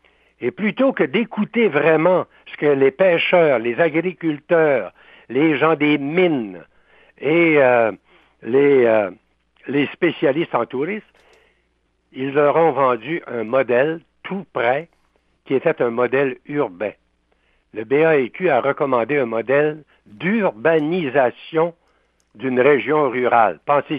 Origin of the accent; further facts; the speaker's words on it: Quebec, Canada; j'ai toujours été préoccupé par le sort de ma région natale. J'ai toujours été préoccupé par l'état de son développement économique et social.